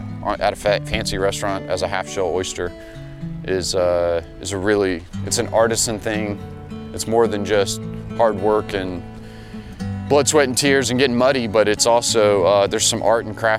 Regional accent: Tybee Island, Georgia, United States; I grew up on Tybee Island, getting oysters, going out and doing recreational harvest of oysters with my family has always been something that is a bit of a family tradition.

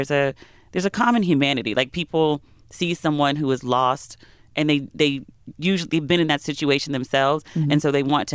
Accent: United States; When you go overseas as an American, you're received as an American.

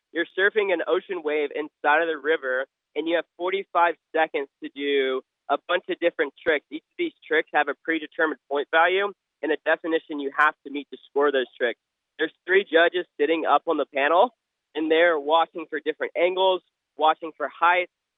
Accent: Phenix City, Alabama, United States; also born or lived in Columbus, Georgia; I am from Phoenix City, Alabama in Columbus, Georgia, so I've grown up in this hometown my entire life.

